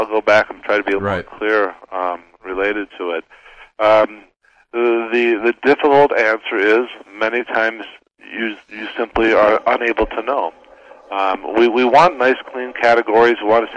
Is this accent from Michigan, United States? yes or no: yes; Michigan, United States; I'm from Michigan, so my apologies too.